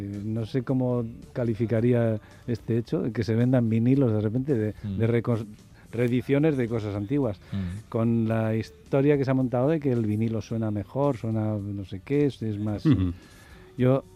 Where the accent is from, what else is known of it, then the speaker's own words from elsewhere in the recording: San Sebastián, Basque Country, Spain; now in Barcelona, Spain; soy nacido en San Sebastián y adoptado en Barcelona.